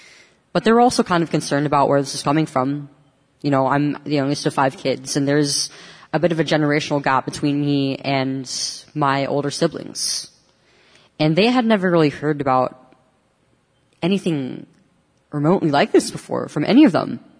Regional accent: Manteca, California, United States; I'm from Manteca, and I started seeing a therapist here in Modesto, Kaiser.

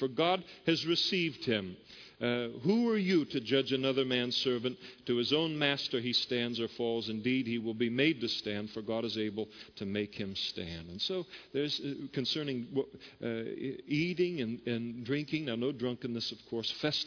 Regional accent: Napa, California, United States; Now, I grew up in Napa

